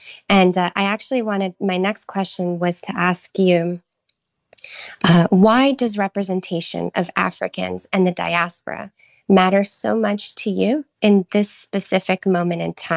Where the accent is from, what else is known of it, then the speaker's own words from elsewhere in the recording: New York, United States; in my hometown of New York. I'm from New York also.